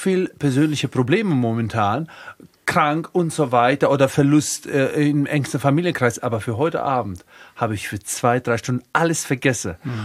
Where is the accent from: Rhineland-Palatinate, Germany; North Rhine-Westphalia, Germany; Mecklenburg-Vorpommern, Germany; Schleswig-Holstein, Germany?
Rhineland-Palatinate, Germany; meine Heimat ist tatsächlich die Pfalz.